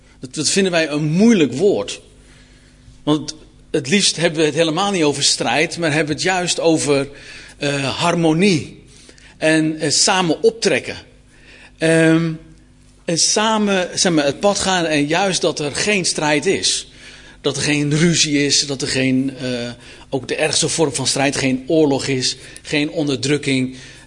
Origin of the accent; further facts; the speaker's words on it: South Holland, Netherlands; Ik heb dus Zuid-Molukse bloed in mijn aderen stromen. Ik ben geboren en getogen in Zuid-Holland. En ik woon inmiddels samen met mijn vrouw en nog een aantal andere vrouwen al een aantal jaren in Zuid-Limburg.